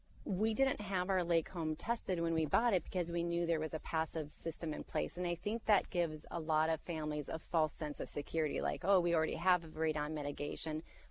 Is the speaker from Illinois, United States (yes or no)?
no; Bismarck, North Dakota, United States; now in Horace, United States; And growing up in Bismarck, I didn't have air conditioning in our house growing up, so we always had our windows open. But nowadays, our house in Horace, we have our windows closed